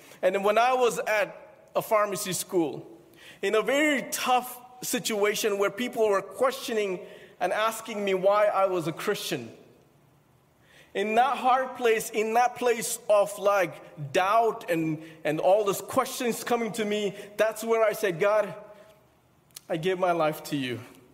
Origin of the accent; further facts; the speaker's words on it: India; Growing up in India, I saw a lot of hard things happening around my family and in our community